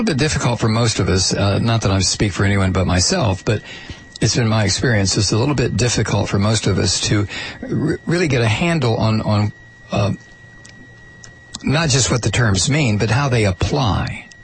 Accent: Toledo, Ohio, United States; If you want a classic, hell, go to Toledo, Ohio. Go back to my hometown.

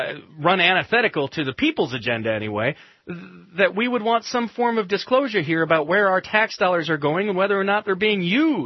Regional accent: Madison, Wisconsin, United States; Paul Soglin, the former mayor of the beautiful city of Madison, Wisconsin, my hometown.

